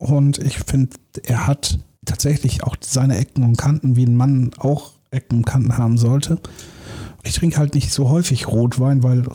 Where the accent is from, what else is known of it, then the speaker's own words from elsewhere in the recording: Germany; Hey, das ist so typisch deutsch. Wenn man mich fragt … beschreib mal typisch deutsch, dann sage ich Zertifikatswand. Wir Deutschen sind so narzisstisch, was das angeht, das geht gar nicht.